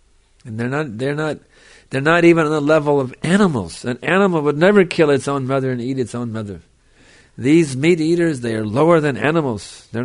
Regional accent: Texas, United States; I mean, I'm from Texas. You can imagine. Marlboro Man country, you see.

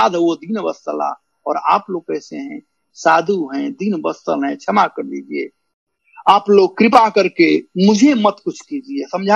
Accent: Bihar, India; हमारे यहाँ बिहार में जब जाड़ा का दिन होता है ना

